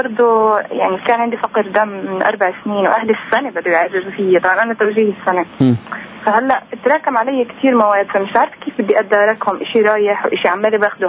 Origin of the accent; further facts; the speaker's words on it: Hebron, West Bank, Palestine; من الخليل.